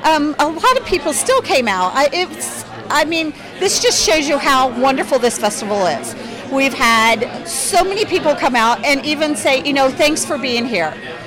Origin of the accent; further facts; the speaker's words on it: United States; I grew up down here on Lehman Avenue